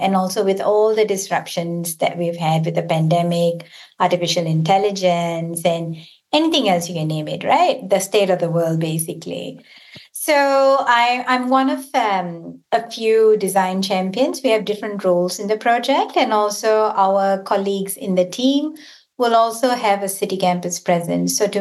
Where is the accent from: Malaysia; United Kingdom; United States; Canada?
Malaysia; So I come from Malaysia originally